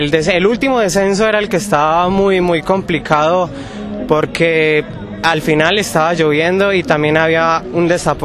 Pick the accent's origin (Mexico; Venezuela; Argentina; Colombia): Colombia; la idea es llegar a un equipo Pro Tour, como todo colombiano sueña